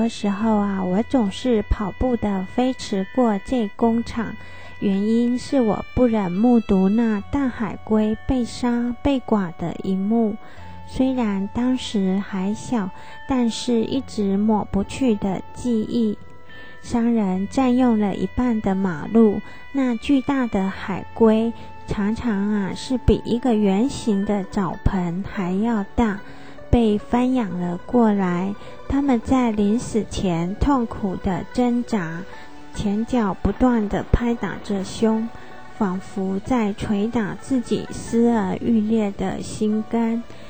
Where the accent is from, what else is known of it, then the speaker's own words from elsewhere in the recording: Su'ao, Yilan County, Taiwan; 我出生在台湾宜兰县苏澳镇的南方澳渔村，外地人来此观光的时候，总会感受到那浓浓的鱼腥味。